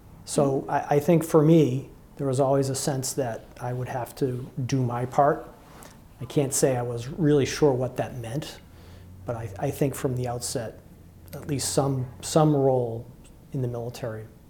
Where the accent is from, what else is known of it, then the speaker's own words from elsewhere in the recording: Manchester, New Hampshire, United States; Well, I grew up in Manchester in the 1960s and 70s.